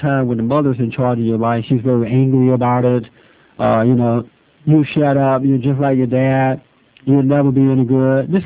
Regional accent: Alabama, United States; now in Los Angeles, United States; I've been in Los Angeles since 1968. I moved here from from Alabama.

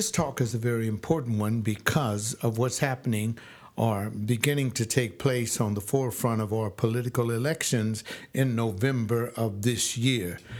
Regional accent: California, United States; born there; I was born here on the West Coast of the country. I'm in California. I live in a sanctuary state.

